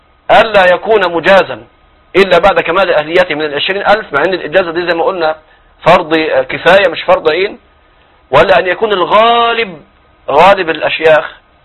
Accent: Egypt

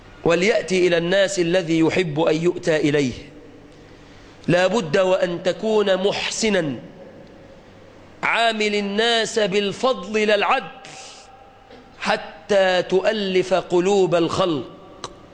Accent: Egypt

